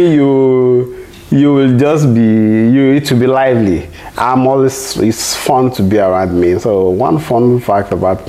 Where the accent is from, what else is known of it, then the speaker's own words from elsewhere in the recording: Nigeria; Our citizenship as a Nigerian is bastardized, but we still have to remind the politicians that we are citizens